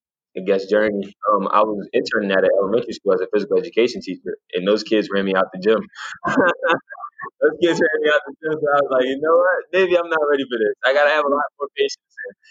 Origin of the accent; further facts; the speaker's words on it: Camden, New Jersey, United States; born and raised in Camden, New Jersey.